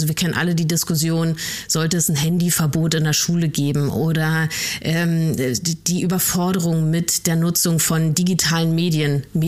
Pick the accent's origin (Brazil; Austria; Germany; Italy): Germany; East Germany; ich komme aus Ostdeutschland